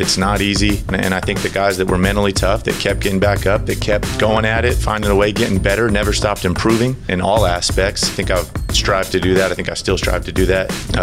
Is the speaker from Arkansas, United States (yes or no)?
no; San Diego, California, United States; Yeah, growing up in San Diego too.